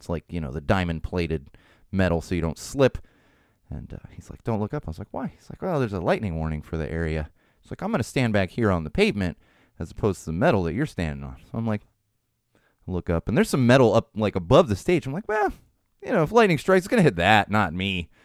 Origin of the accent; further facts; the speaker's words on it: San Diego, California, United States; I've been listening because I grew up in San Diego. Been listening to him forever.